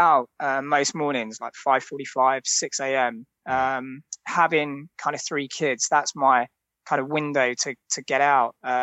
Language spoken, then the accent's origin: English; London, United Kingdom; also born or lived in Chelmsford; I was born in Chelmsford, so Essex, Essex boy. Lived there for, I don't know, maybe, I think we were there for about a year. And then, yeah, moved to London. And, yeah, I am a London boy.